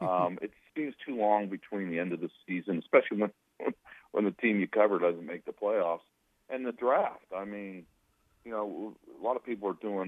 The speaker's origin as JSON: {"language": "English", "region": "New England", "country": "United States", "said": "We come from New England."}